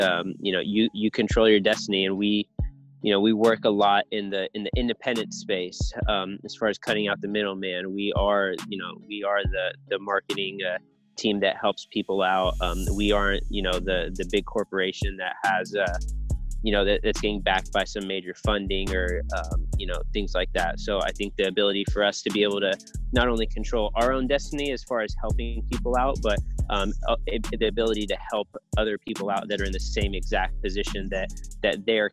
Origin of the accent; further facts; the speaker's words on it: Bay Area, California, United States; I think growing up in the Bay Area, just in general, the game will choose you, period. You know, when you grow up out here.